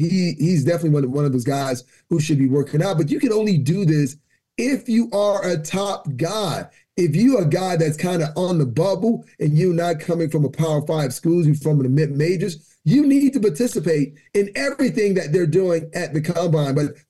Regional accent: Miami, Florida, United States; Where I come from, where I grew up in Miami, the saying was, don't talk about it, be about it.

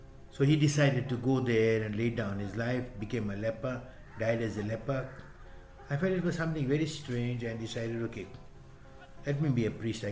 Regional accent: Goa, India; born there; I was not born in India. I was born in a Portuguese territory. I was not born in Indian. I was born in Goa, yes. But Goa did not belong to the Indian Union until 61. I was born in 48. So I had a Portuguese passport.

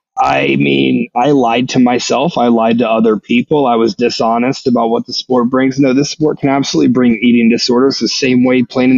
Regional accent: Ohio, United States; So I'm from Ohio

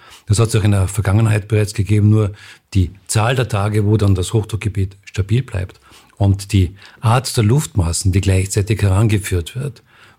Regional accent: Austria; obwohl die Wetterbedingungen dort viel ungünstiger sind als bei uns in Österreich.

